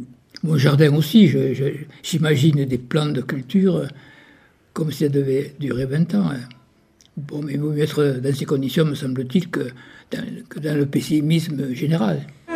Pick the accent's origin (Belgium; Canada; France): France; Occitanie; Moi, je suis de l'Aveyron, mais oui, ma femme est de Lozère